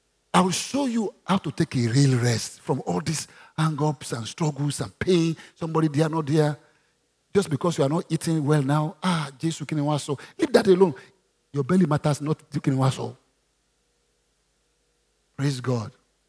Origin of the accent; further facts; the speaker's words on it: Nigeria; Have you been to shopping mall like this? I'm a Nigerian.